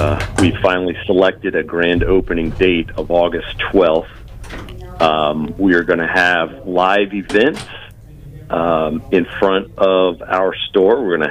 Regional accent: Clearwater, Florida, United States; my wife and I, we grew up here in the Pinellas County area, specifically Clearwater.

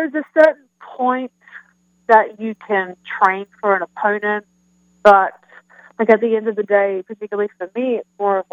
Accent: Australia; now in Kansas City, United States; I am have a funny accent. I'm from Australia, and I live in Kansas City now.

